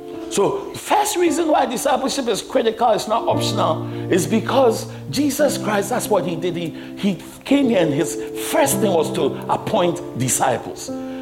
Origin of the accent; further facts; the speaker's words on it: Ghana; Now, I'm Ghanaian. You know, I'm African.